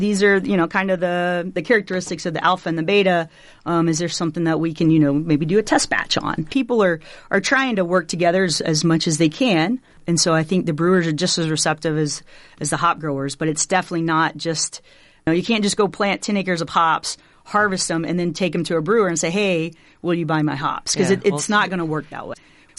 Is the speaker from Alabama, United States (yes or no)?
yes; Alabama, United States; I didn't grow up on a farm. I'm originally from Alabama, South Alabama.